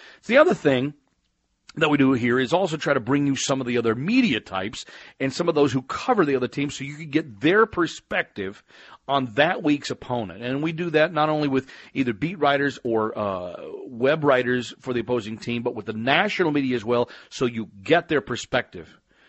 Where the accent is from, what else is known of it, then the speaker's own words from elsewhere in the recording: Texas, United States; now in New England, United States; I have to admit, as a kid growing up in Texas, it was kind of like, oh, man, the Celtics are winning again.